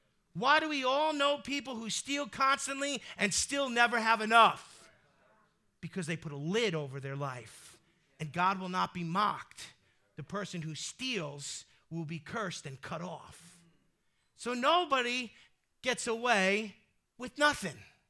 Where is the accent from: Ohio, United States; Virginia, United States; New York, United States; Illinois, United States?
New York, United States; Bronx; you grew up in Brooklyn, I'm from the Bronx